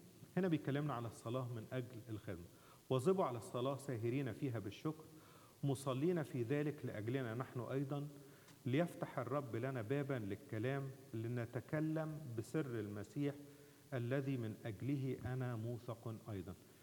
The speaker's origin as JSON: {"language": "Arabic", "country": "Egypt", "said": "زي ما بنقول عندنا في مصر"}